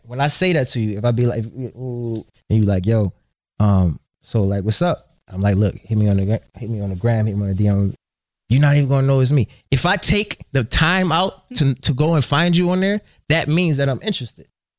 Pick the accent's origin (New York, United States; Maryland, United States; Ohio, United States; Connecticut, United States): Maryland, United States; Baltimore; I think me growing up in Baltimore and seeing so much at an early age kind of gave me just like this reality check